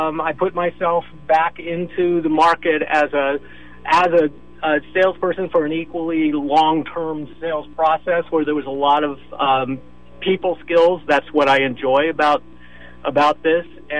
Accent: San Rafael, California, United States; Yeah, hi. … I'm from San Rafael.

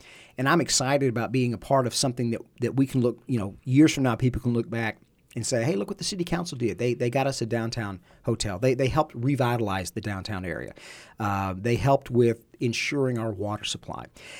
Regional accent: Abilene, Texas, United States; You know, Abilene is my town. It's my hometown.

